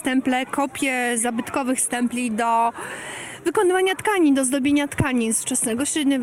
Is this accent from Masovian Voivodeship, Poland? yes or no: yes; Milanówek, Masovian Voivodeship, Poland; ja jestem akurat z Milanówka